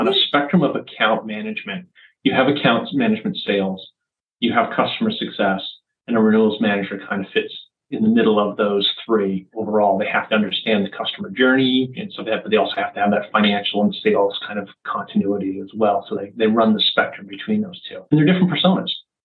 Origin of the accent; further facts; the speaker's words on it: Ontario, Canada; moved away as an adult; now in Framingham, United States; I'm originally from Canada, about 5.5 years into my CA career. I transferred to Massachusetts from outside of Toronto in Canada